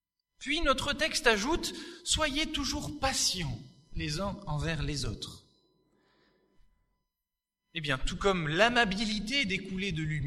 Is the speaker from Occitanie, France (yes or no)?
yes; Toulouse, Occitanie, France; also born or lived in Castres; Moi, personnellement, je ne suis pas d'ici. Je suis du Sud-Ouest. Je suis né à Castres, j'ai grandi dans le Sud-Ouest, à Toulouse. Je suis ici, avec mon épouse, on est arrivé depuis quoi ? 7 mois, 7-8 mois ? Ça fait 7 mois qu'on est là